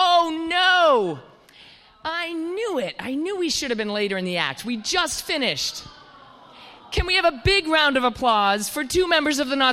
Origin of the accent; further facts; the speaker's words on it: New England, United States; I grew up in New England. We're a little prudish there.